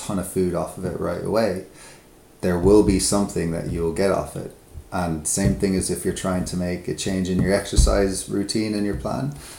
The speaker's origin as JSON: {"language": "English", "country": "Ireland", "also_born_or_lived": "Canada", "moved": "yes", "lives_now": "Scotland, United Kingdom", "said": "We're all from Ireland, but we all emigrated out to Canada. And now we've all emigrated back"}